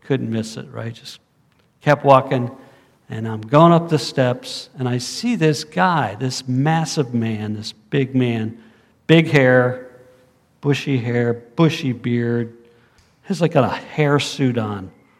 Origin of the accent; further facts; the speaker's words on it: Riviera Beach, Florida, United States; And I came from Riviera Beach, which is now very sketchy